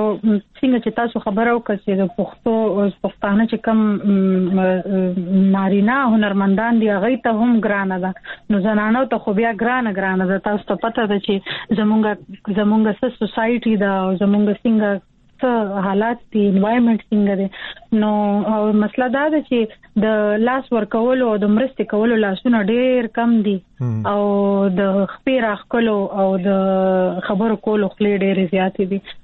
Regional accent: Peshawar, Khyber Pakhtunkhwa, Pakistan; زه په پېښور کې پیدا شوی یم، په پېښور کې لوی شوی یم، په پېښور کې مې سبق ویلی دی

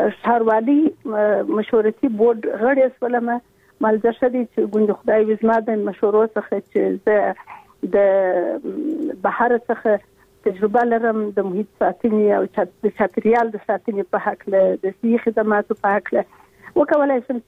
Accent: Kandahar, Afghanistan; زه یو افغان یم او بیا د کندهار اوسیدونکی یم. په یو حساب چون وینه مې پښتنه ده

